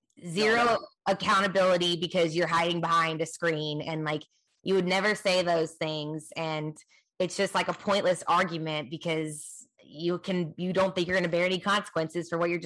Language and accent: English; Kansas, United States; And I was like, he knows that I am from Kansas.